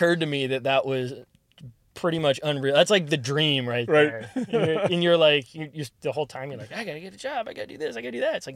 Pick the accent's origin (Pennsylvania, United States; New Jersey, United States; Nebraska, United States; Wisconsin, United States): New Jersey, United States; This was actually, so I grew up in New Jersey.